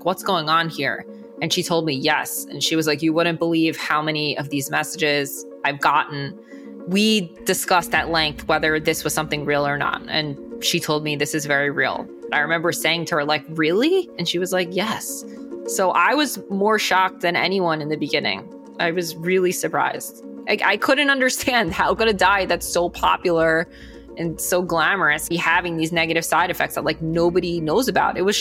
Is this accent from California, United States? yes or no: no; Great Neck, New York, United States; I am from Long Island. Tanya's also from Long Island.